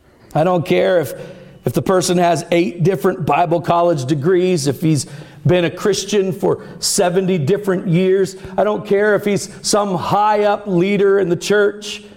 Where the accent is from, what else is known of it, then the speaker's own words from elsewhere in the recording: United States; I am proud of my citizenship as an American.